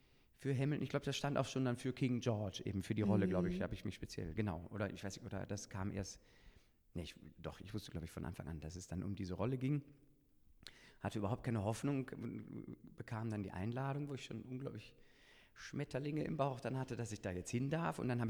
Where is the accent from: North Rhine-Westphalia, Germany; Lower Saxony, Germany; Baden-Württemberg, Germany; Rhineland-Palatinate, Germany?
North Rhine-Westphalia, Germany; Kleve; Und dann habe ich so mit Operngesang angefangen und eben ein bisschen bei uns in Kleve, in der Kleinstadt, war nicht so viel.